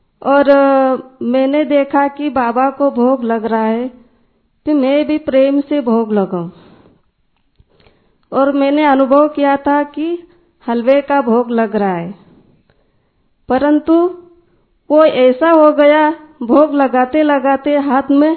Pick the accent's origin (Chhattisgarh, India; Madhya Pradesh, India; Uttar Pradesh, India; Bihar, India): Madhya Pradesh, India; Khargone; और मैं खरगोन से हूँ। मैं 5 साल से ज्ञान में आई हूँ और किरण दीदी की पालना में पली हूँ।